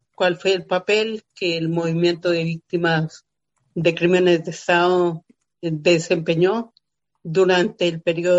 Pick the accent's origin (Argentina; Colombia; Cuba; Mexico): Colombia; now in Barcelona, Spain; Mi sede es la ciudad de Barcelona. Tuve que salir de Colombia por amenazas de muerte contra mi vida. Estoy en Barcelona